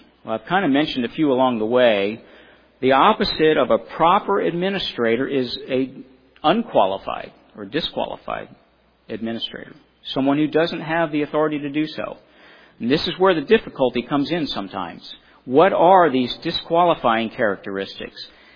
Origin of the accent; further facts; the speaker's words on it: Scotland, United Kingdom; For instance, I'm from Scotland.